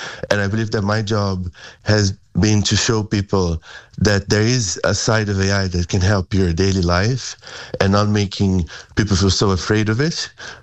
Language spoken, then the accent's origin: English; Brazil; English is a second language; now in Ireland; You know, I'm from Brazil. Things there are very far away.